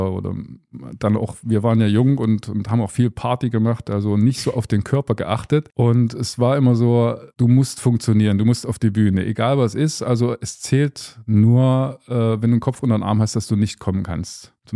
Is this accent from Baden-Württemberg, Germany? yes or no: no; Gera, Thuringia, Germany; also born or lived in Schmölln / Munich; Ich bin dann ein bisschen weggekommen von Gera, bin umgezogen in Richtung Schmölln, Altenburger Land. Letztendlich hat es mich dann wieder zurück nach Gera versetzt, bin jetzt wieder in Gera ansässig sozusagen. War zwischendurch auch mal in München.